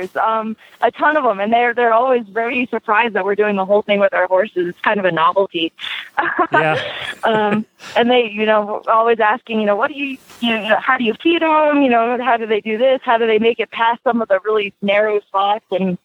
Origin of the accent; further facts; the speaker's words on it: Houston, Texas, United States; I'm from Houston, Texas, which is at zero sea level.